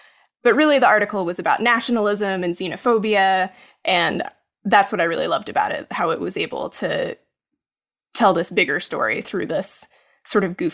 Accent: Maryville, Tennessee, United States; Yeah, Maryville is, it was a much smaller, more rural town when I was a kid. Now it's a bit more of like a bedroom community for Knoxville, the grand metropolis of Knoxville.

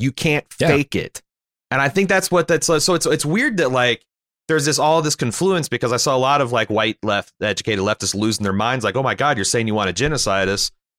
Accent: Canada; as a Canadian

